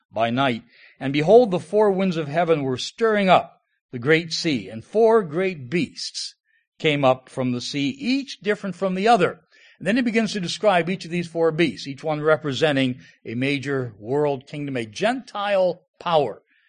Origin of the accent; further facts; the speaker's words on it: Ohio, United States; I look back at my life growing up in Ohio and the things our family did around various holidays